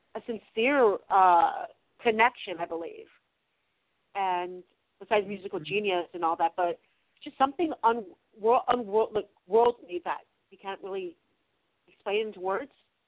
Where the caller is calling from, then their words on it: California, United States; California.